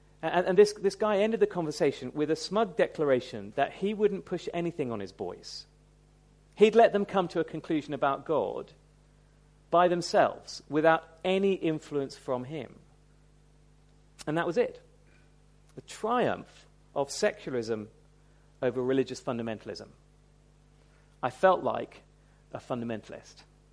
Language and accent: English; United Kingdom; And do you know, that appeals to us as British people, doesn't it?